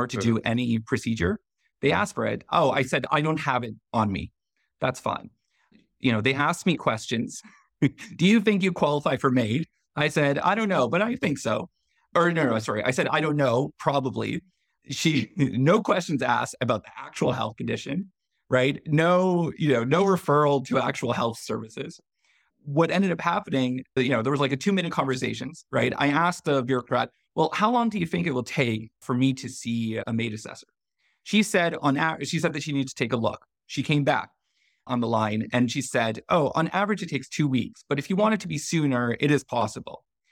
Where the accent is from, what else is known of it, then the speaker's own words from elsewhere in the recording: Ontario, Canada; I grew up in Ontario, right? I did my undergrad in Ontario as well, right? My entire life that I was living in Ontario